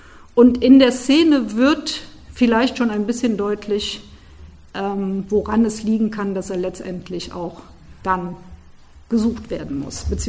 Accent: Cologne, North Rhine-Westphalia, Germany; born there; ich bin ja in Köln geboren, ich würde sagen, ich kenne die Stadt ein wenig

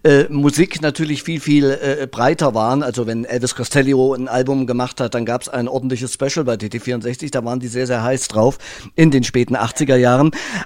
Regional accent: Thuringia, Germany; ich komme aus Thüringen

